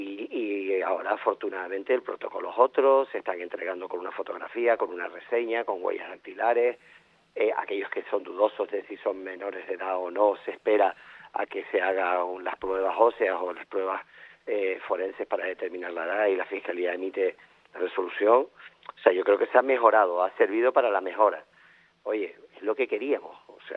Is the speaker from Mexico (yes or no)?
no; Canary Islands, Spain; el resto de España ignora una emergencia en un territorio como nosotros, Canarias, te llena de tristeza, ¿no?